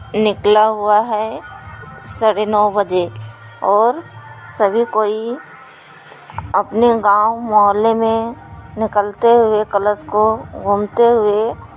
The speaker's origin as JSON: {"language": "Hindi", "town": "Koderma", "region": "Jharkhand", "country": "India", "said": "मैं कोडरमा मोहलवानी से हूँ।"}